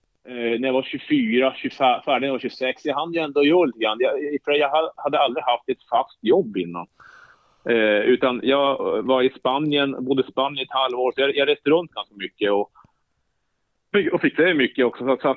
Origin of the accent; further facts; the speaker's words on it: Jokkmokk, Norrbotten County, Sweden; Nej, jag är uppvuxen i Jokkmokk. Det är ju just norr om Polcirkeln i inlandet då. Mitt i Sverige, norr om Polcirkeln.